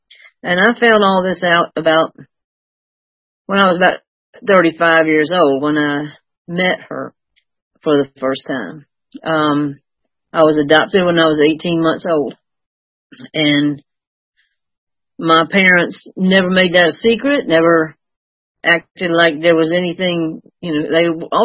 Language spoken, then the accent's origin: English; East Point, Georgia, United States; And so, you know, we grew up in East Point. My dad ran the motor pool at Fort Mac for 32 years. My mama worked at the Arrow Shirt Company in East Point